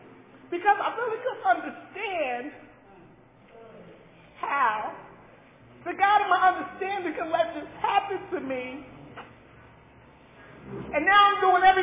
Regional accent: Newark, New Jersey, United States; Now, I'm from Newark. I'm not from Altoona. I'm not from Philly. I'm from Newark, New Jersey, right, where the drugs is on every corner, right?

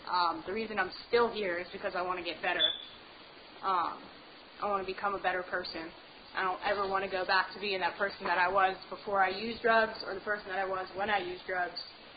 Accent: Scranton, Pennsylvania, United States; I went home to see, for my stepmom's funeral just a few weeks ago, and I grew up in Scranton

